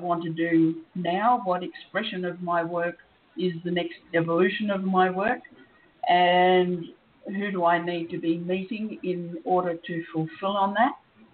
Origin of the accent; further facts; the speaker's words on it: Australia; also born or lived in New Zealand; I am Australian, but I lived in New Zealand for 17 years.